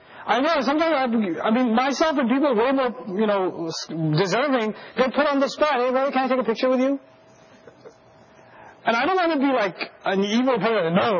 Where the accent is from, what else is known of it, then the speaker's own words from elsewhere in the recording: India; It isn't, because I'm Indian, I and others are human beings.